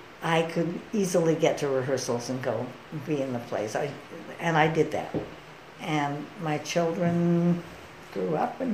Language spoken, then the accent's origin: English; Salt Lake City, Utah, United States; I just wasn't very comfortable growing up in the Mormon environment of Salt Lake City.